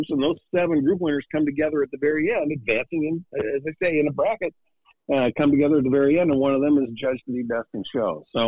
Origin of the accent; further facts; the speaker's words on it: Oregon, United States; also born or lived in Seattle / New York City; I've now moved to the Oregon coast. I grew up in Oregon, and I wanted to get back into the Northwest. Lived in Seattle for a lot of years, but we lived in New York for 15 years